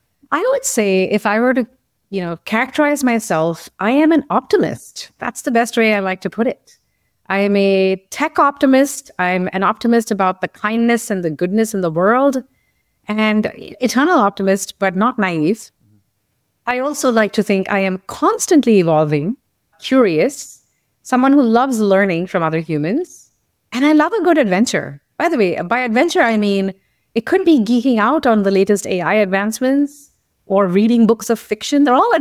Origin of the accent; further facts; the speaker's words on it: Mumbai, Maharashtra, India; I grew up in Mumbai, or Bombay as it was known back then. The city of Mumbai shaped me